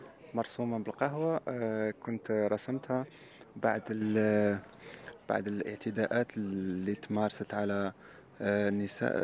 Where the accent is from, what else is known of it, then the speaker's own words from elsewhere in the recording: Morocco; now in Germany; أرجع لها شوية كوني مغربي